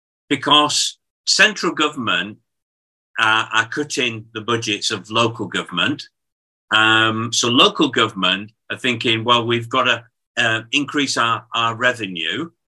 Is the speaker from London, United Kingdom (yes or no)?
no; Bradford, Yorkshire and the Humber, United Kingdom; I mean, I come from Bradford originally. I originate from Bradford.